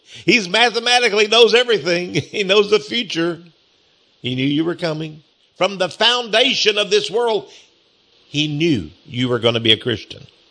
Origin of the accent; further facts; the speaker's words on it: Texas, United States; accent: Texas; Well, I'm a little Texas boy. I guess I have that old rolling laugh. I have that Texas accent. I'm an American.